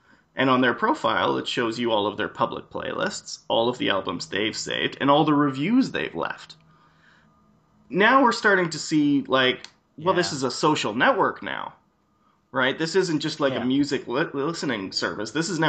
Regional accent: Alberta, Canada; I know I said that terribly wrong, but I'm from Alberta, so.

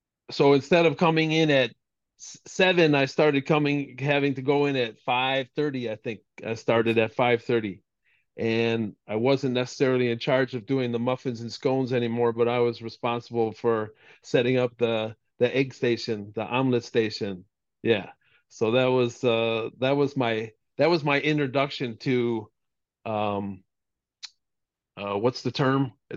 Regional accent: Milwaukee, Wisconsin, United States; In my hometown, I didn't mention that, but yeah, I'm born and raised in Milwaukee, okay. Wisconsin.

